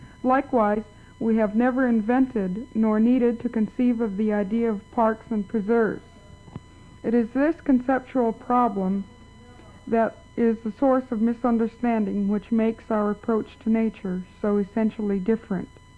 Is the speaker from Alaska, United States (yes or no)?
yes; Alaska, United States; now in Ithaca, United States; I was born and raised on the Seward Peninsula, and am presently a student at Cornell University.